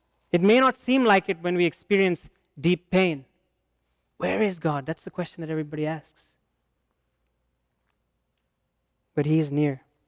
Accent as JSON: {"language": "English", "country": "India", "said": "because I come from India and we have various outlooks on life, various philosophies."}